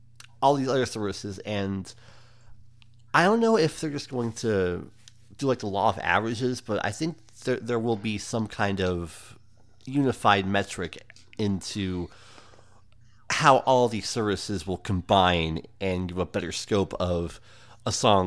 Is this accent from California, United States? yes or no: yes; California, United States; Okay. Well, first I'll preface this with a tale from my youth growing up in California.